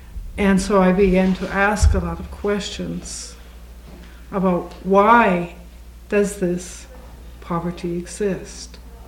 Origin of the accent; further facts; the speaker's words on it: Minnesota, United States; So I was brought up in Minnesota. I was brought up in a Catholic home.